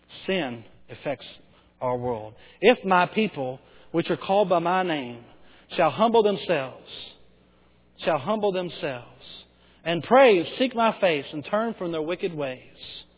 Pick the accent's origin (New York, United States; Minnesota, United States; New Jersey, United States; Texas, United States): Texas, United States; Bowie; I'm from Bowie, Texas. In fact, I'm not just from Bowie. I grew up 3 miles outside of Bowie, Texas. All right? I grew up in the country.